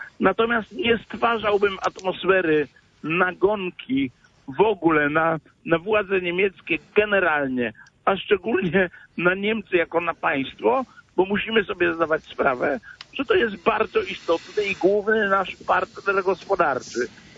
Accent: Poznań, Greater Poland Voivodeship, Poland; mówię to jako poznaniak.

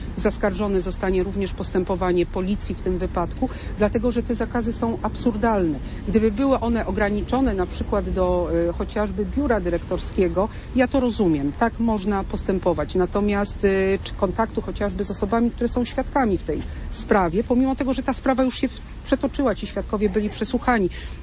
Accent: Poznań, Greater Poland Voivodeship, Poland; jestem też poznanianką

